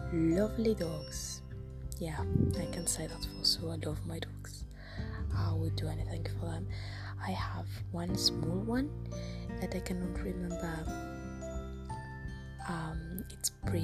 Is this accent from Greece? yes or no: yes; Greece; accent: British-like; I come from Greece, that's why it sounds weird. I have this British-like accent, I don't know why, I just like it.